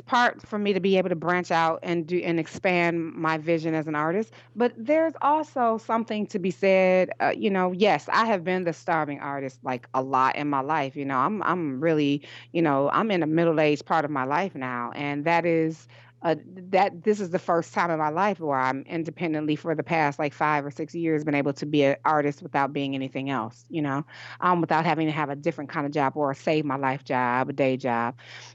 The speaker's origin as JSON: {"language": "English", "town": "Detroit", "region": "Michigan", "country": "United States", "tie": "born or raised there", "said": "You know, I have a lot of initiatives and projects that I'm working on in my hometown of Detroit."}